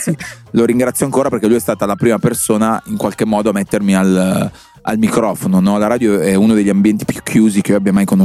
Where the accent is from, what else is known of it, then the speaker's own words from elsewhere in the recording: Cologno Monzese, Lombardy, Italy; io sono cresciuto a Cologno Monzese, periferia di Milano